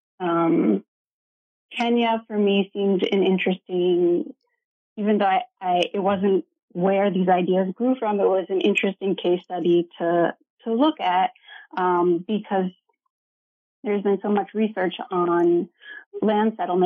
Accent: Ohio, United States; So I grew up in Ohio in a small college town, and I am the child of political scientists

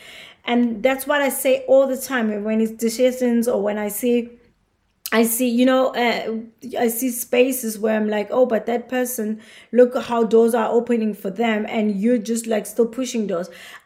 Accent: South Africa; growing up in South Africa, you get hardcore about these things.

